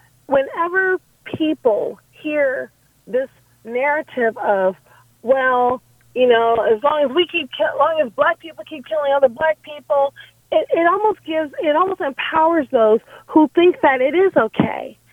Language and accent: English; Los Angeles, California, United States; now in Arkansas, United States; I grew up in Los Angeles. I live in Arkansas now, but I grew up in Los Angeles.